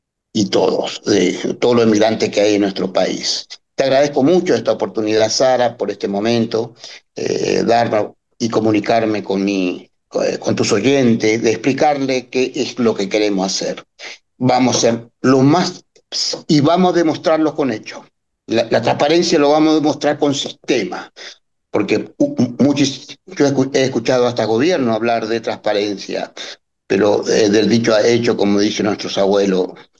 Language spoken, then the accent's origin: Spanish; Paraguay; now in Argentina; yo soy paraguayo, pero a la vez tengo dos hijos argentinos